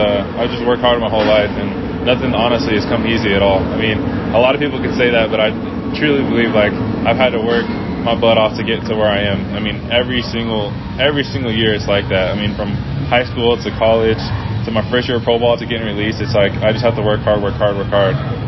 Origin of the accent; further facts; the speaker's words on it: San Diego, California, United States; And I'm from San Diego.